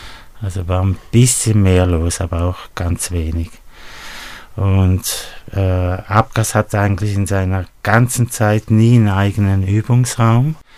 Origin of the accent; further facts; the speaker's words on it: Kreuzlingen, Thurgau, Switzerland; Ja, also wir sind aus Kreuzlingen, was ja mit Konstanz zusammengebaut ist.